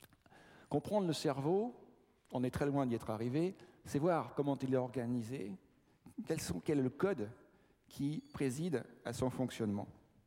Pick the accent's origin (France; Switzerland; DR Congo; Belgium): France; Brittany; Je suis breton et je le compare souvent aux côtes bretonnes.